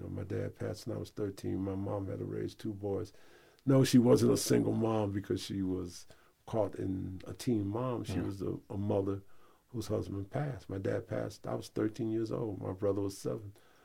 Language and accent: English; Detroit, Michigan, United States; I'm from Detroit. They're from Iron Mountain.